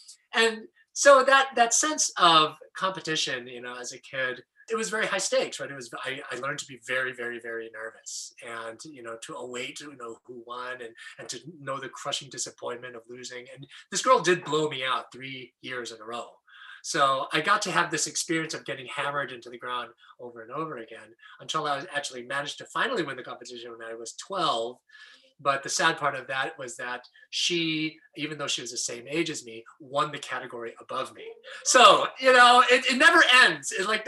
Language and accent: English; Battle Creek, Michigan, United States; I grew up in Battle Creek, Michigan, and I was raised in the Seventh-day Adventist Church.